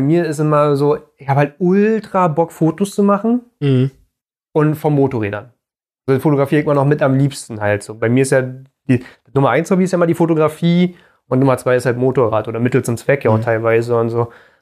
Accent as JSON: {"language": "German", "region": "Berlin", "country": "Germany", "said": "wir als Berliner, wir sind erstmal Stadtkinder. Also um uns herum ist nur Beton."}